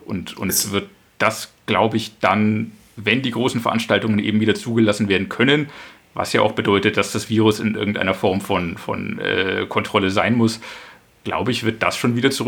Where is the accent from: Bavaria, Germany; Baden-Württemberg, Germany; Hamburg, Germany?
Bavaria, Germany; Ich komme auch aus der Region, natürlich. Ich bin da vorgeprägt aus Franken.